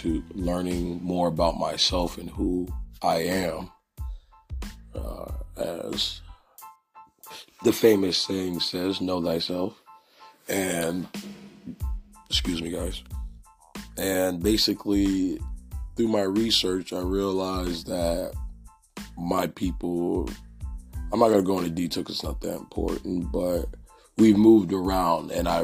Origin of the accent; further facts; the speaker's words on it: Michigan, United States; So, I was born in Michigan. My parents are from a continent they called Africa, and they're from a country called formerly the Republic of Benin.